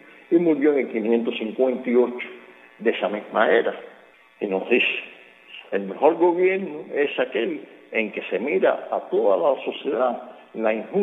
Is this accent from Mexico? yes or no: no; Cuba; eso es la labor que debemos desarrollar como pueblo cubano, como ciudadano libre en conciencia, para poder llevar a Cuba una sociedad libre